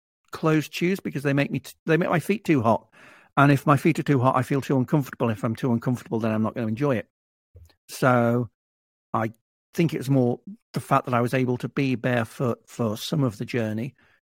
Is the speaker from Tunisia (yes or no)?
no; United Kingdom; As a Brit, yes